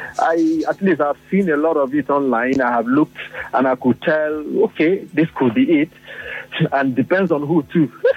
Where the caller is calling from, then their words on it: Port Harcourt, Rivers, Nigeria; I'm calling from Port Harcourt.